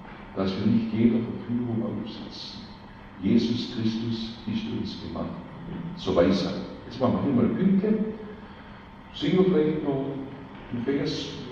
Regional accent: Schorndorf, Baden-Württemberg, Germany; Komme ich aus Schondorf und bin arg angewachsen hier im Bremstal.

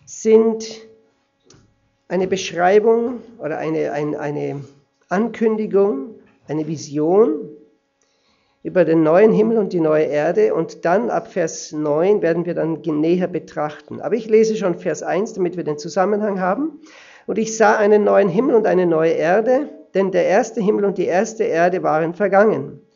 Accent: Austria; now in Switzerland; Ich bin aus der Schweiz, aber ich bin Österreicher, meine Frau ist Schweizerin. Wir wohnen seit 18 Jahren in der Schweiz. Wir haben 4 Kinder.

